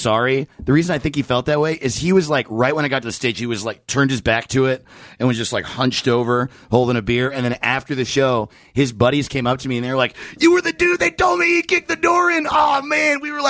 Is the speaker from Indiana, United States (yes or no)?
no; New York, United States; I grew up in Orange County, New York, which is like an hour north of New York City.